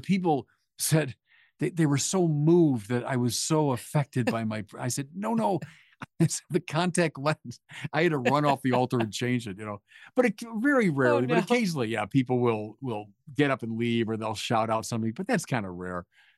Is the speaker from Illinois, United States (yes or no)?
yes; Chicago, Illinois, United States; I'm from Chicago originally. So coming here was, you know, like coming home. I was back to the Midwest.